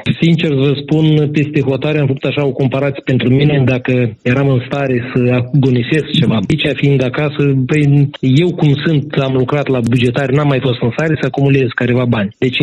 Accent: Moldova; moved away as an adult; Deci am plecat din Republica Moldova în 2008. Am plecat, credeți-mă, nu de zile bune.

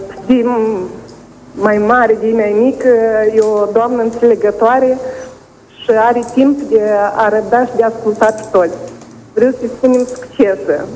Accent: Căinari, Căușeni District, Moldova; now in Chișinău, Moldova; De Paște nu sunt de la Căinari

